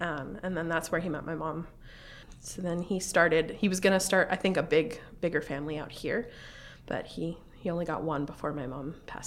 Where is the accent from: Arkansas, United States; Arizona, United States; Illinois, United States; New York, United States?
Arizona, United States; So I grew up in Arizona. So as many of you know, that is very hot desert.